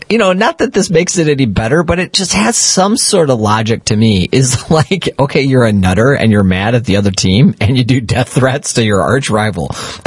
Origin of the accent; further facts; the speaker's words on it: United States; As an American or on this continent, there are things that there are sporting matches that are intense.